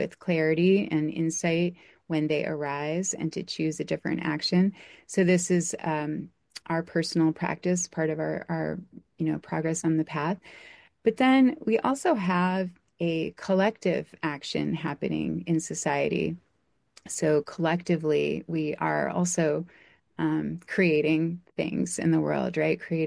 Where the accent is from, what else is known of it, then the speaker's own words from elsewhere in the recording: Michigan, United States; into the Tibidawassee River, which is actually the river that runs through my hometown that I grew up near, which then fed into the Saginaw River and then fed into the bay.